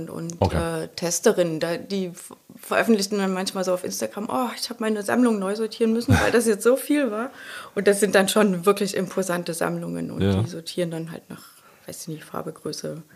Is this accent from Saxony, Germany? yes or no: yes; Dresden, Saxony, Germany; Ich komme ja aus Dresden, da stolperst du ja nur so über Kunst.